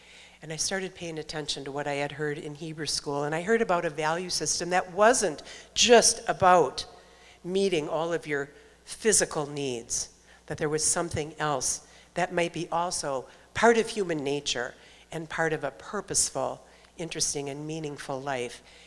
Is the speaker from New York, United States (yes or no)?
no; Minneapolis, Minnesota, United States; when I was about four, growing up in Minneapolis, my dad bought a little corner bar down by the railroad tracks, just south of downtown Minneapolis.